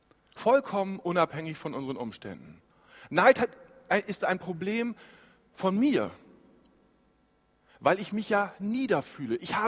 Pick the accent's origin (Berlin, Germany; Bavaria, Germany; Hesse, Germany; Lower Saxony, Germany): Lower Saxony, Germany; Früher zum Beispiel in Ostfriesland, wo ich herkomme